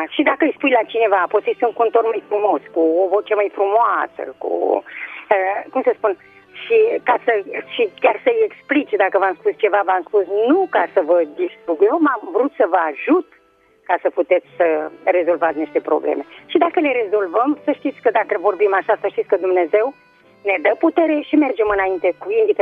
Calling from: Craiova, Dolj, Romania; de la Craiova.

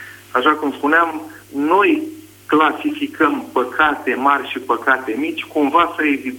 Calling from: Paris, Île-de-France, France; vă sunt din Paris.

